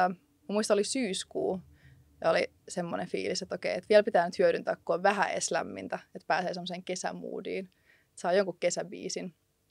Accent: Espoo, Uusimaa, Finland; mä aina kettuillaan toisillemme, kun me ollaan espoolaisia, niin sitten me aina kiusataan siitä toisiamme

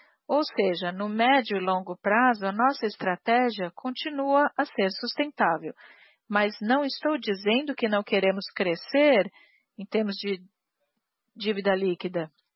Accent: Italy; Portuguese is a second language; Como italiano, eu devo fazer esse comentário.

